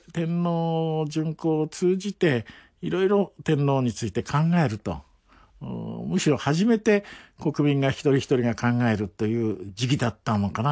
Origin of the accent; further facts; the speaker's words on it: Sapporo, Hokkaido, Japan; そうです、僕は札幌出身ですけど、